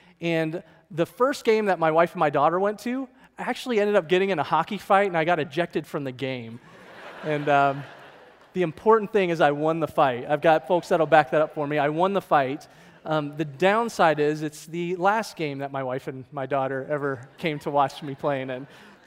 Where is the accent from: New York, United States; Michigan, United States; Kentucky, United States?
Kentucky, United States; born there; Well, sure. I was born in Kentucky, come on.